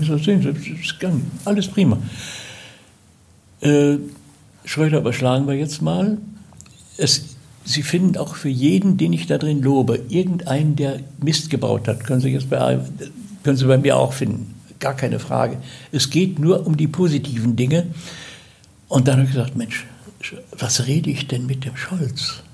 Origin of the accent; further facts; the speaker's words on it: North Rhine-Westphalia, Germany; ich komme aus dem Ruhrgebiet